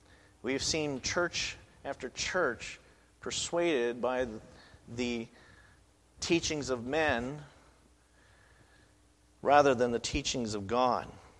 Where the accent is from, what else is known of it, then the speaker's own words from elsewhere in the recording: United States; I'm proud to say that I'm American